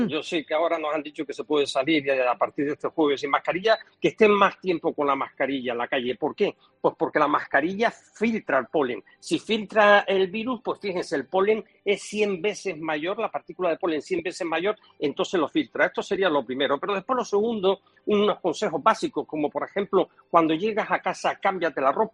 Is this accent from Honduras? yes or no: no; Spain; Son muchos los españoles, o somos muchos los españoles, que ahora tenemos más alergia